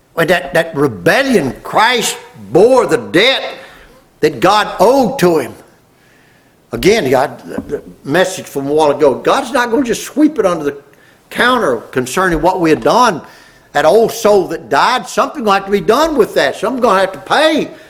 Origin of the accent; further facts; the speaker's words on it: Louisiana, United States; I remember growing up in Louisiana and stuff, you know, mom and dad had. The restaurant, the aluminum company, all the stuff, the land.